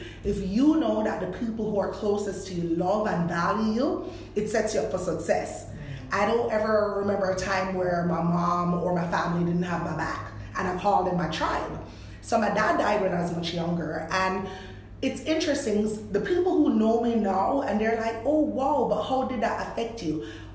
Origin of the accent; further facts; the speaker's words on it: Jamaica; also born or lived in Washington, D.C.; I was born in Washington, D.C. to a Jamaican mom and a Ugandan dad. And so I moved to Jamaica when I was a couple months old, and I went to Faith Simpson Prep and then to St. Andrew Prep and then to Campion High School.